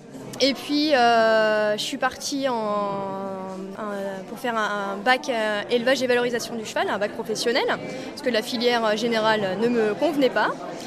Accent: Villers-Cotterêts, Hauts-de-France, France; Alors, je suis de Villers-Cotterêts.

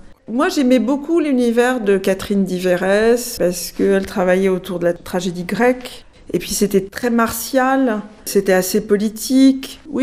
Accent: Casablanca, Casablanca-Settat, Morocco; born there; Je suis née au Maroc, à Casablanca.

